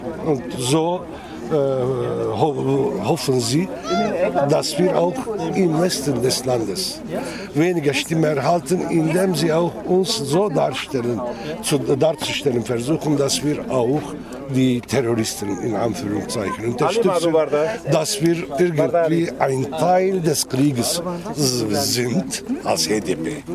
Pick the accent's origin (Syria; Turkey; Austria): Turkey; Nusaybin, Mardin; Nusaybin ist meine Heimatstadt. Ich bin in Nusaybin geboren, aufgewachsen. Ich kann nicht in meine Heimatstadt reingehen.